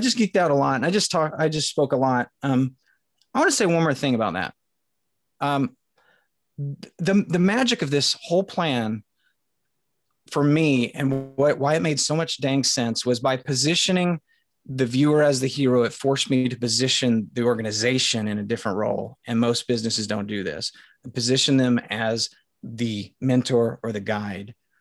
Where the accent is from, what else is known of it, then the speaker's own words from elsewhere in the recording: Indiana, United States; I'm from Podunk, Indiana, man.